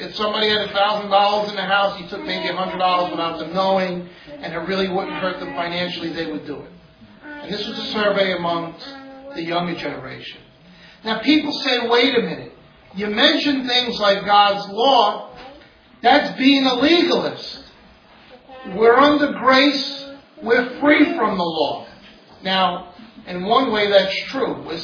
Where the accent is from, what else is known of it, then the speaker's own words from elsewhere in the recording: New York City, New York, United States; growing up in New York City, in this environment, in the public school system